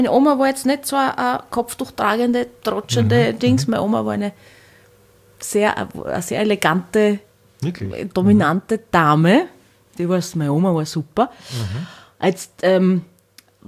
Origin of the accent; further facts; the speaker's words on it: Hornstein, Burgenland, Austria; aus einem kroatischen Dorf eben und habe mit 5 Jahren angefangen Mandoline zu lernen und war dann eben bei so einem Mandolinenorchester bei der Tamburica in Hornstein, wo ich her bin.